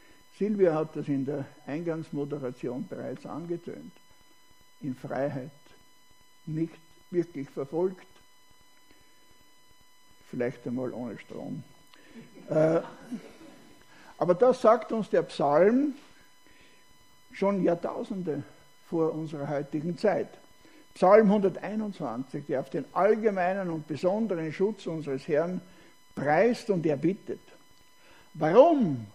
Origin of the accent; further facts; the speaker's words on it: Austria; now in Switzerland; Ich bin kein Schweizer. Merkt man nicht, oder? Ja. Ich bin Österreicher.